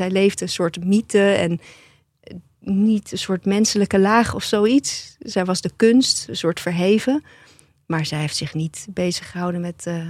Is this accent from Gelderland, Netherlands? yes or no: no; Zeeland, Netherlands; Ik kom uit Zeeland